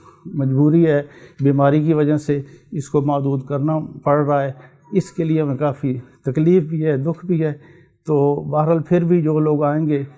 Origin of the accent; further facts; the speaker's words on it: Sargodha, Punjab, Pakistan; basically میں سرگودہ سے تعلق ہے میرا